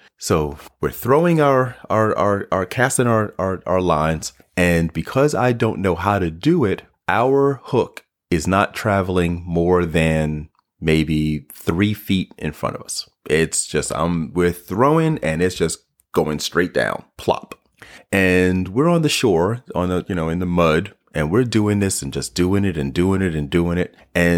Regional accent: Harlem, New York, United States; I grew up in Harlem, New York, and have never gone fishing in my life.

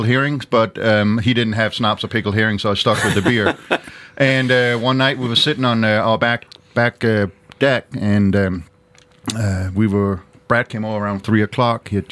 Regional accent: Denmark; English is a second language; now in United States; No, so yeah, born and raised in Denmark. I've now lived in the States most of my life, became a citizen of about 10 years ago, and love it.

